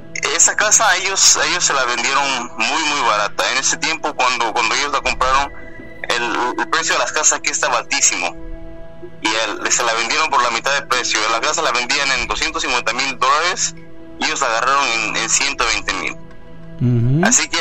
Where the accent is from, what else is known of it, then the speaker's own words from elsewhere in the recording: Oaxaca, Mexico; De Oaxaca.